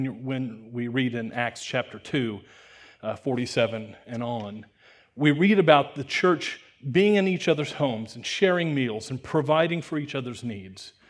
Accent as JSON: {"language": "English", "town": "Wichita", "region": "Kansas", "country": "United States", "tie": "born or raised there", "said": "And it's the kind of neighborhood I grew up in Wichita, Kansas, many years ago."}